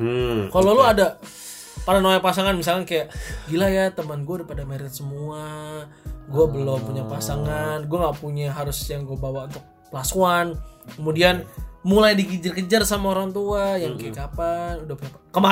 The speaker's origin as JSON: {"language": "Indonesian", "town": "Tangerang", "region": "Banten", "country": "Indonesia", "tie": "born or raised there", "said": "Jadi gue hidup, gue besar di Tangerang, kemudian ada rencana untuk pindah ke bagian lain dari Tangerang."}